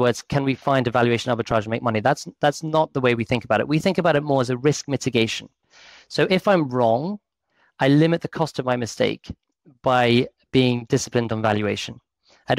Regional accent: United Kingdom; I'm British

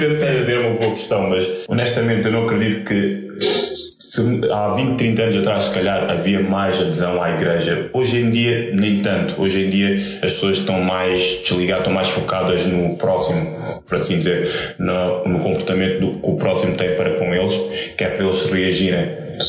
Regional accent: Lisbon, Portugal; also born or lived in Coimbra; Eu nasci em Coimbra, em 1984, 36 anos, e foi lá que eu fiz uma boa parte da minha infância. Fiz até aos meus 6 anos e de lá vim para Lisboa, na Reboleira, e depois mudei para a Bobadela, onde fiquei até aos meus 29 anos.

